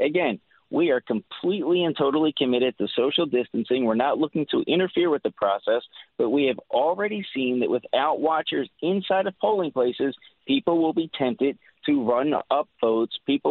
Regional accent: Philadelphia, Pennsylvania, United States; I'm Philly born and bred myself. I'm from Kensington.

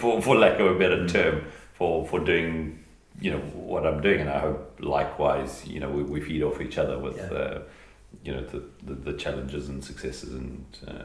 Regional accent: South Africa; I'm from South Africa.

